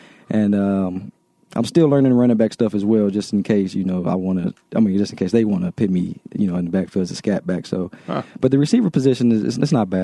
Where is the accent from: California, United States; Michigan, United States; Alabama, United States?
Michigan, United States; Detroit; That was kind of like the biggest school, you know, coming out of Detroit.